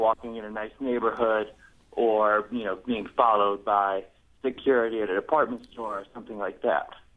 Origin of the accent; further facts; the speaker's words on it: Oakville, Missouri, United States; I grew up in Oakville, Missouri, of course